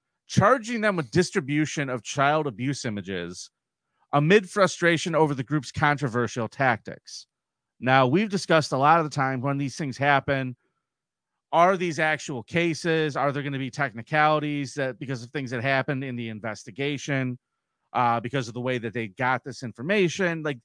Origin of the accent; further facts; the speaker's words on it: San Diego, California, United States; Well, I'm originally from San Diego, so I can rep this one.